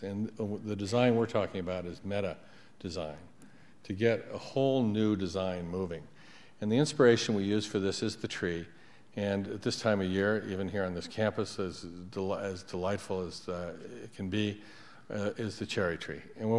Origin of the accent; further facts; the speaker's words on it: Japan; And as you heard, I grew up in Japan.